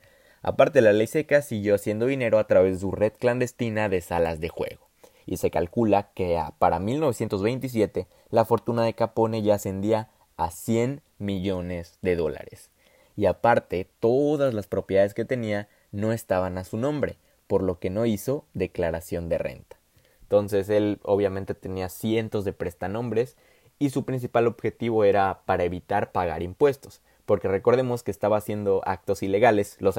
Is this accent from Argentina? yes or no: no; Mexico; en mi caso soy de México y esto es algo muy común